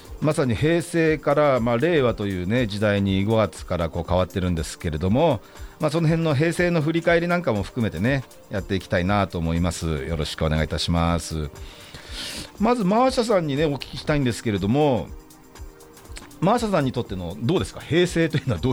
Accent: Yokohama, Kanagawa, Japan; 私、横浜鶴見区出身、前議員がお届けするですね、

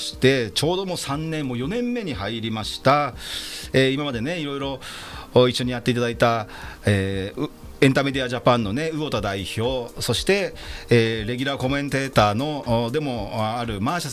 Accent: Yokohama, Kanagawa, Japan; がお届けしております、

